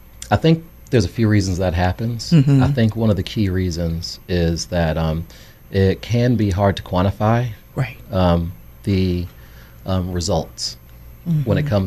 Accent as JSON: {"language": "English", "region": "New York", "country": "United States", "said": "So she's always chasing, we're from New York, and she was always chasing these, like, the latest DJ tracks and the hottest stuff."}